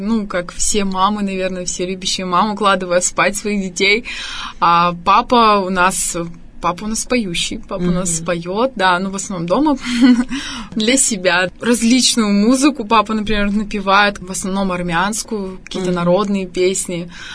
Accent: Armenia; И я, как армянка, я армянскую песню выбрала все-таки.

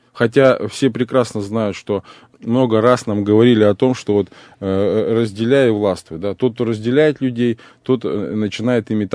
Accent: Kazakhstan; now in Russia; я, например, приехал из Казахстана, да, в Российскую Федерацию, здесь сейчас живу

